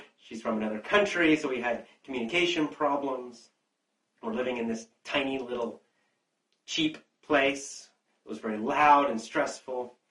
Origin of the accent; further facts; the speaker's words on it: Thailand; English is a second language; moved away as an adult; now in San Francisco, United States; I think back about 7.5 years ago to when I first moved to San Francisco. Moved to San Francisco from Thailand.